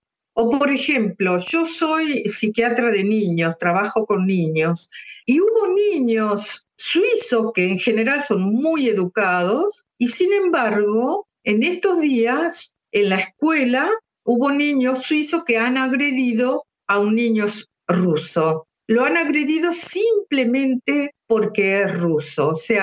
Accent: Argentina; now in Switzerland; Si yo me voy hoy a mi país de origen, que es Argentina, me sentiría mil veces más libre de lo que estoy hoy acá en Suiza.

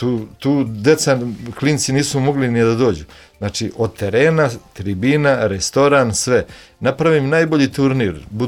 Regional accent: Raška, Šumadija and Western Serbia, Serbia; Srećom, ja sam rodom iz Raške, imao sam tamo i napravio kuću svoju, sve, i kafić i ovo.

